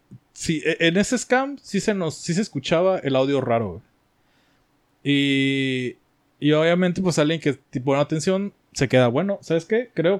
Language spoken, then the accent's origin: Spanish; Mexico; espérate, soy mexicano y todo. Los mexicanos somos un poco más lentos en tecnología en general